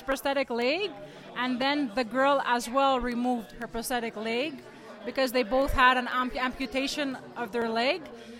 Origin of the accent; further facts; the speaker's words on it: Canada; I'm from Canada.